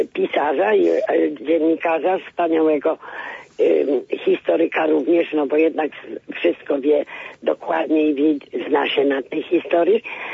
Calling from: Poznań, Greater Poland Voivodeship, Poland; z Poznania.

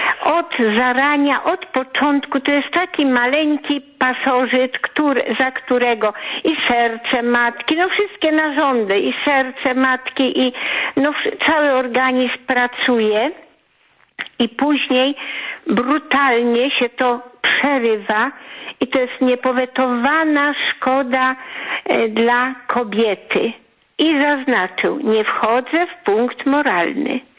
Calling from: Subcarpathian Voivodeship, Poland; z Podkarpacia.

